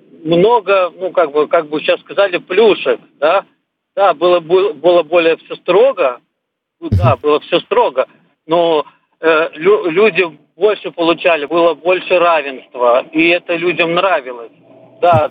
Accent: Saint Petersburg, Russia; я из Санкт-Петербурга тоже.

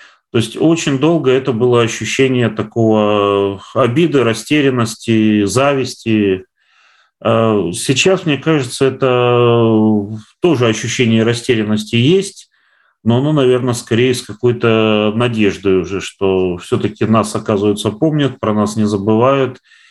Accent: Kazakhstan; Я рос в Казахстане, я очень люблю Казахстан.

